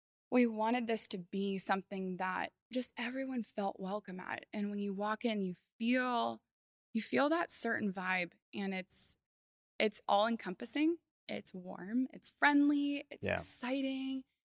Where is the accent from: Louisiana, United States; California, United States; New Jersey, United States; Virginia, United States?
California, United States; now in Texas, United States; I'm from Northern California, been in Texas for 12 years.